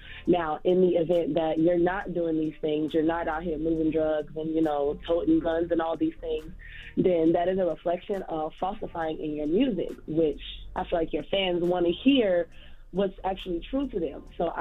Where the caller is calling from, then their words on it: Savannah, Georgia, United States; I'm calling from Savannah.